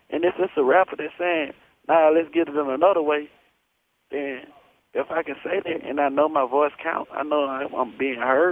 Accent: Atlanta, Georgia, United States; I'm an original Atlanta kid. You know what I'm saying? I was born in Grady Memorial Hospital. I'm from a neighborhood called The Bluff, when The Bluff was The Bluff.

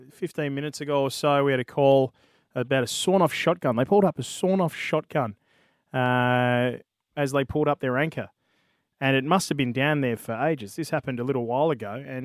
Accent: Western Australia, Australia; It's the beauty about doing this in my hometown. It's really exciting.

